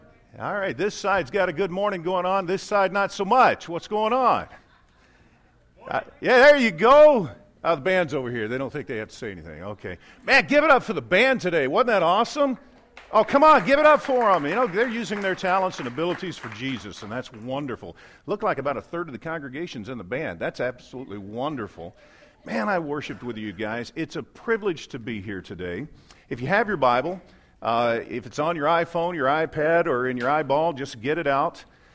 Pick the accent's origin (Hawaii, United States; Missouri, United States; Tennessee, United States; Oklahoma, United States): Tennessee, United States; Memphis; I had an uncle that retired from the Illinois Central Railroad down in my hometown of Memphis, Tennessee.